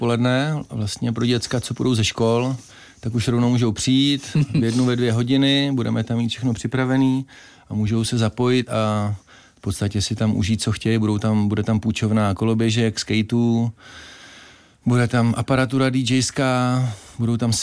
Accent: Hradec Králové, Hradec Králové Region, Czechia; born or raised there; also born or lived in Hořice

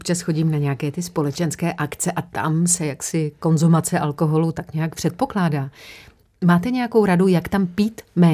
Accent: Moravia, Czechia; však jsem holka z Moravy

